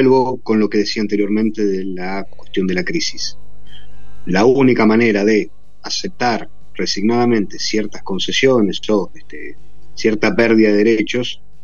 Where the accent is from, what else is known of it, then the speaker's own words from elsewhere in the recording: Argentina; nosotros como comunidad somos argentinos de origen armenio.